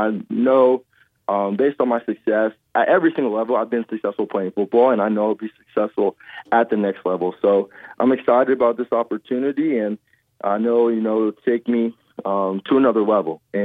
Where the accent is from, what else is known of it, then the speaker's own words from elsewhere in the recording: Atlanta, Georgia, United States; I'm from the Atlanta area, so you know, I grew up, I went to Falcons games growing up, you know, throughout elementary, middle school.